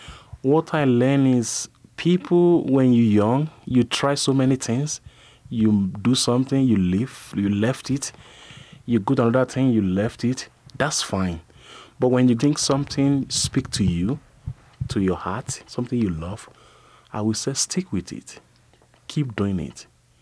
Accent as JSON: {"language": "English", "country": "Nigeria", "said": "I'm from West Africa, Nigeria."}